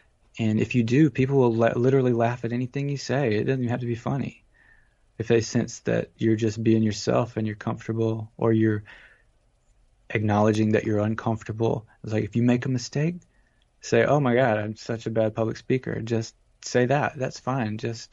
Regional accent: Georgia, United States; And growing up in Georgia, one thing is that it's all closed in.

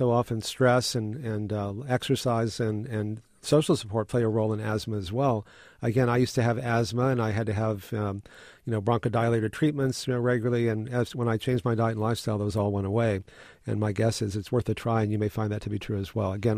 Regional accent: Texas, United States; Well, you know, I grew up in Texas, and I had so many allergies that I went to allergists

